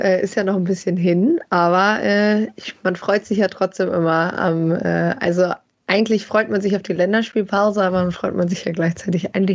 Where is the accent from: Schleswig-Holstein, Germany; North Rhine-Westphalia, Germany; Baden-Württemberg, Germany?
North Rhine-Westphalia, Germany; Bielefeld; Ja, ich bin ja aufgewachsen. Also ich komme aus Bielefeld, habe hier fast ununterbrochen gelebt, sagen wir so.